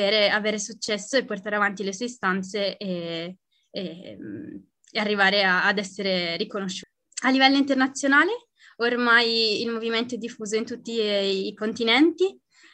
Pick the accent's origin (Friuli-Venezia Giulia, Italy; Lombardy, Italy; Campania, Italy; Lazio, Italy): Friuli-Venezia Giulia, Italy; Trieste; ho 26 anni e sono di Trieste.